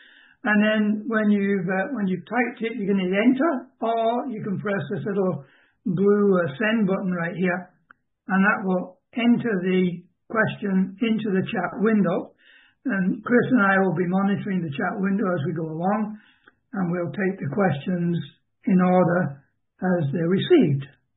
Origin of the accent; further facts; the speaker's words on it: Canada; But we're Canadian, so we're much much more polite